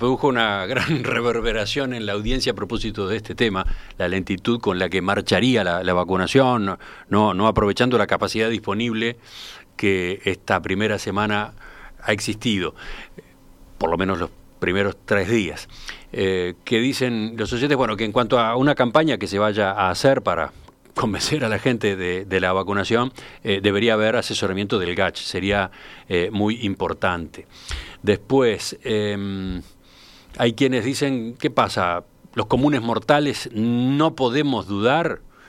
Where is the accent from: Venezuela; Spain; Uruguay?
Uruguay; ¿Será que como somos los uruguayos, qué, somos patéticos?